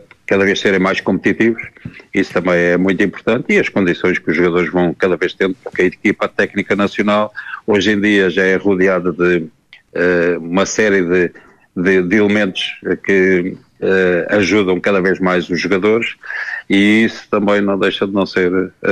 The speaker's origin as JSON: {"language": "Portuguese", "country": "Portugal", "said": "Para nós foi fantástico, não é? Como portugueses"}